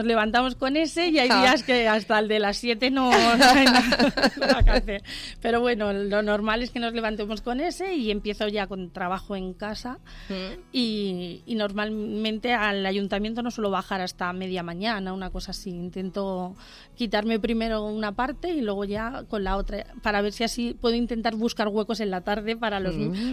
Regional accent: Mejorada del Campo, Community of Madrid, Spain; Sí, nací en Madrid y luego desde muy pequeña he vivido casi todo el tiempo en Mejorada, San Fernando de Henares, toda la zona del corredor del Henares.

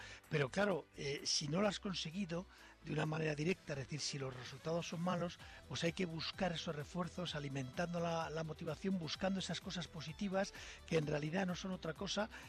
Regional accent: Madrid, Community of Madrid, Spain; primero creo que debemos felicitarnos como madrileños

